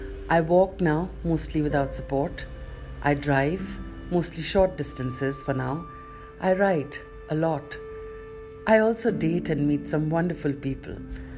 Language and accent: English; New Delhi, Delhi, India; from New Delhi, India, and I'm 45 years old